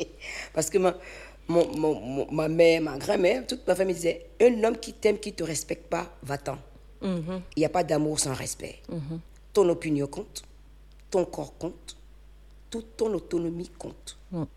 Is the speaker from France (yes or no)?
no; Benin; moved away; Mais je suis partie du Bénin en 1983 parce que la dictature communiste devenait insoutenable pour moi.